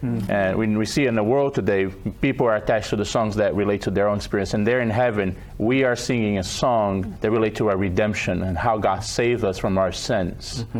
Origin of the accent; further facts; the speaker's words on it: Brazil; I'm originally from Brazil, and recently Brazil and our church, they changed the hymnal.